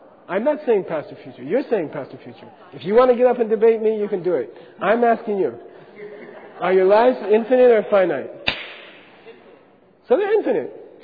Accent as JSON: {"language": "English", "country": "United States", "tie": "born or raised there", "said": "Come on, I grew up in America."}